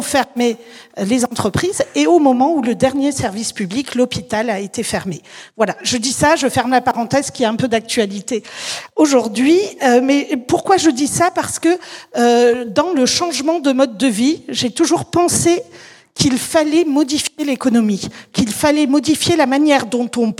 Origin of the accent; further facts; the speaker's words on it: Hayange, Grand Est, France; born there; Moi, je suis née à Hayange. Hayange, vous connaissez peut-être, c'est pas loin de Florange.